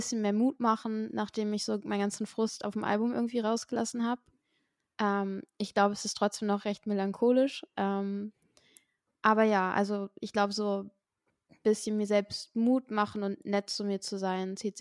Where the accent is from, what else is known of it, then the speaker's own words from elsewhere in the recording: Hamburg, Germany; Ich komme aus Hamburg und mache Indie, Folk, Indie-Pop und ja.